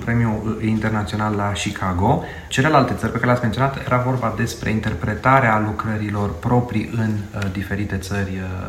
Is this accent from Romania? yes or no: yes; Deva, Hunedoara County, Romania; cu o doamnă profesor vecină cu mine, în Deva, eu sunt din Deva.